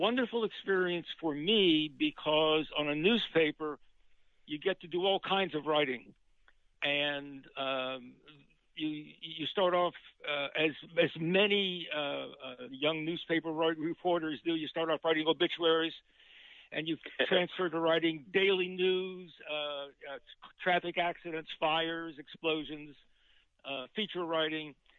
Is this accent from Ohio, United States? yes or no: yes; Cincinnati, Ohio, United States; born there; I was born in Cincinnati.